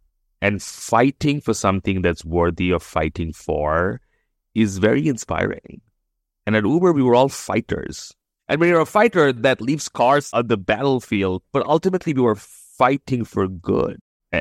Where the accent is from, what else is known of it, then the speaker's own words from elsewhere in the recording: Kolkata, West Bengal, India; I grew up in India. So I spent 0 to 17 and a half in India, most of it in a town called Calcutta in the east of India. So it's a town of about 14 odd million people. And they speak Bengali. And I am Bengali.